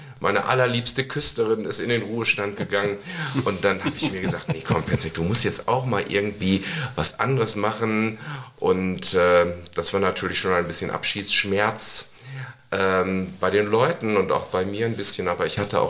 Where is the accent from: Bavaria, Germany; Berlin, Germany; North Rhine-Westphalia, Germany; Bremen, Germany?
North Rhine-Westphalia, Germany; Moers; born there; Ich komme ja gebürtig aus Mörs und habe also schon auch Wurzeln so am Niederrhein, linker Niederrhein zwar.